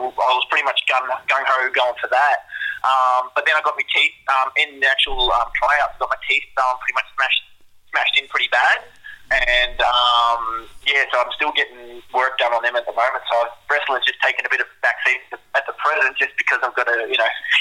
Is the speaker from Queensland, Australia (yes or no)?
no; Wollongong, New South Wales, Australia; That was in my hometown in Wollongong, so that was really good.